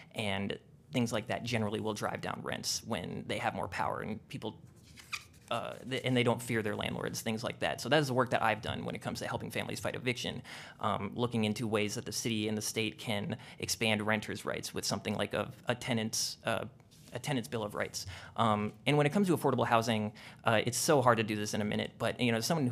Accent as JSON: {"language": "English", "town": "Cedar Falls", "region": "Iowa", "country": "United States", "tie": "born or raised there", "said": "I grew up in Cedar Falls, Iowa, and we have a public utilities company, and it's a massive source of revenue for the city."}